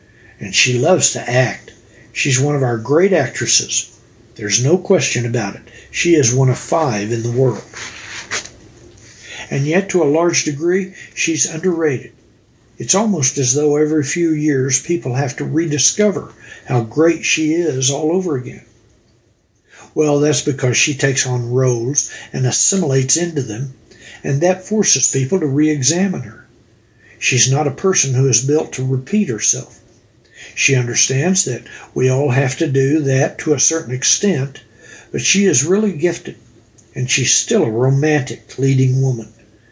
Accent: Tucumcari, New Mexico, United States; also born or lived in Goodwell, Oklahoma; Well, I grew up in Tucumcari, New Mexico, and did leatherwork in shop class, things like that.

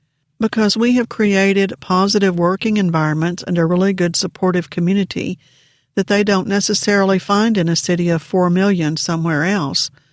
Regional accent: Texas, United States; I was born and raised basically here in the Permian Basin.

